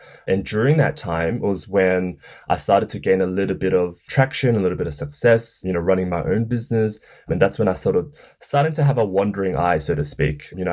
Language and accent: English; Australia; I'm of Chinese heritage. You know, I was born and raised in Australia, but my parents are immigrants.